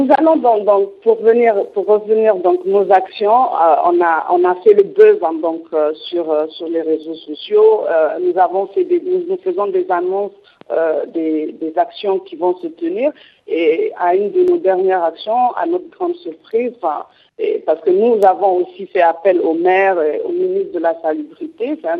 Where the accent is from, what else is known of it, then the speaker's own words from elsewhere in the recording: Niamey, Niger; suis à Niamey. Je suis une résidente de cette ville depuis quelques années. J'ai vécu toute mon enfance. J'ai grandi à Niamey et j'ai dû quitter pour des raisons d'études. Et quand je suis rentrée en 2010